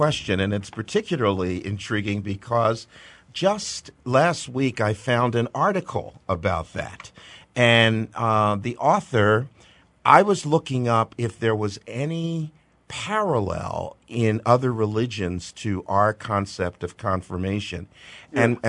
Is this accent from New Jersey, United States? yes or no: yes; New Jersey, United States; I grew up in New Jersey, and at my confirmation, I was also given a tap on the cheek